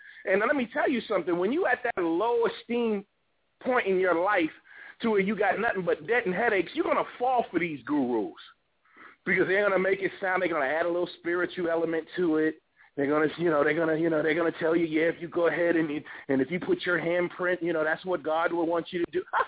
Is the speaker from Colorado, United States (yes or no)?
no; New York, United States; When I was growing up in New York, okay, if you had the new Pumas and Adidas was out with the checkerboard sneaker strings, y'all had that.